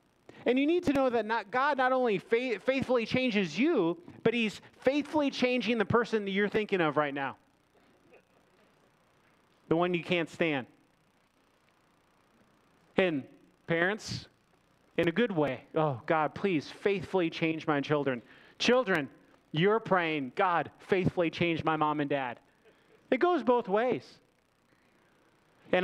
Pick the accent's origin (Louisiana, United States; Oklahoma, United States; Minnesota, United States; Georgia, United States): Minnesota, United States; I'm from Minnesota. I can say that.